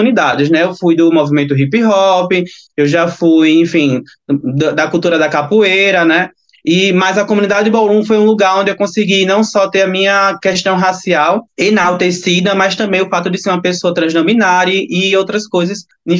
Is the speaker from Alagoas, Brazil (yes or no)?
yes; Alagoas, Brazil; uma pessoa que vim de Alagoas, uma pessoa que é negra, uma pessoa que é trans não binária